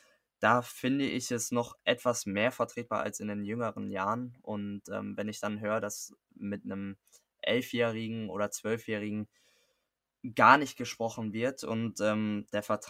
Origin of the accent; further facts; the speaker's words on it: Oberhausen, North Rhine-Westphalia, Germany; Oberhausen ist eigentlich meine Heimat und da habe ich mich immer super wohl gefühlt